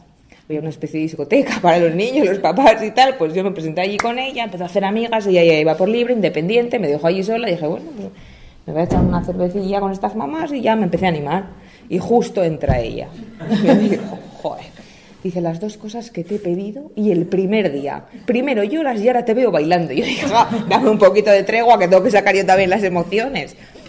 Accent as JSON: {"language": "Spanish", "town": "Calahorra", "region": "La Rioja", "country": "Spain", "said": "vengo de Calahorra, la de Oja."}